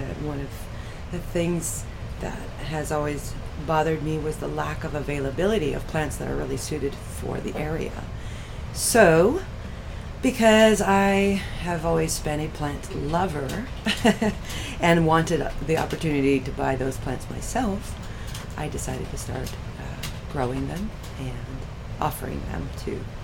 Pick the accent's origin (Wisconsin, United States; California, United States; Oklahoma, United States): California, United States; Well, my background is that, of course, I was raised in Tuolumne County, and my parents both were gardeners of their own sort.